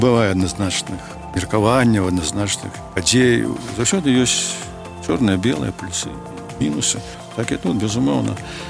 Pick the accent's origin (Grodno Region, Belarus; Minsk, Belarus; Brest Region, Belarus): Grodno Region, Belarus; Kreva; born there; Як я нарадзіўся ў Крэве, калі Крэўская замка, так я і стаў адразу беларусам.